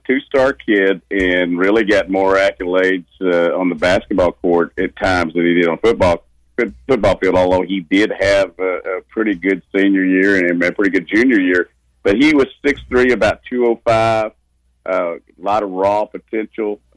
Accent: Newport, Arkansas, United States; I grew up in just outside of Newport and went to tons of Arkansas State games

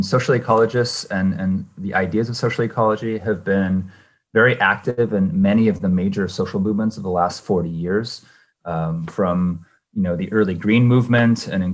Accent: Washington, United States; now in Bremerton, United States; the anti-WTO demonstrations in Seattle, which is near my hometown, and I was living in Seattle at the time

